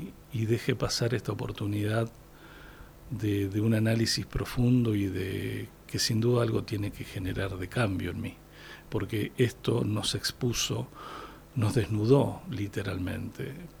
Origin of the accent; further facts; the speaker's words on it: Empalme Villa Constitución, Santa Fe, Argentina; Como es de la comuna, pues yo vivo en Empalme, soy de Empalme